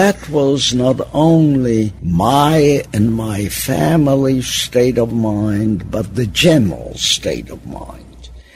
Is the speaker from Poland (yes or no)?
yes; Poland; the Germans wanted to get rid of the Polish-speaking population of my hometown